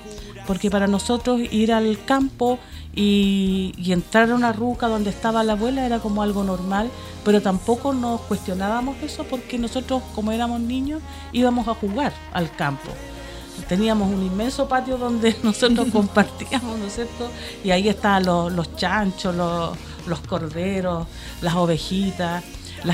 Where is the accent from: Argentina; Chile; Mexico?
Chile; Valparaíso; born there; se llegó acá a vivir con mi madre a la ciudad de Valparaíso, y que es el lugar donde yo nací en Valparaíso. Entonces tengo, por un lado, mi territorio allá en el sur, porque allá están mis antiguos, pero también tengo acá una raíz de Valparaíso